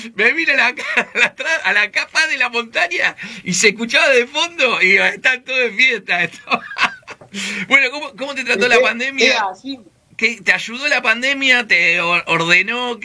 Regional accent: Córdoba, Argentina; vengo de Córdoba y me fui a Capilla del Monte, estaba en el medio de la montaña

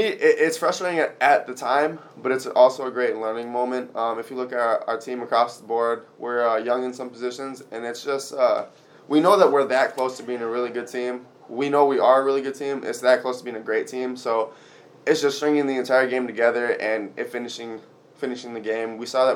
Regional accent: Saint Paul, Minnesota, United States; When I started football, I'm from East Side, Minnesota

